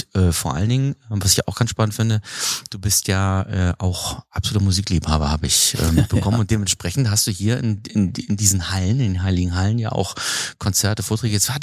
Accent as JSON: {"language": "German", "region": "Hamburg", "country": "Germany", "said": "für mich als Hamburger, ich kenne das gar nicht."}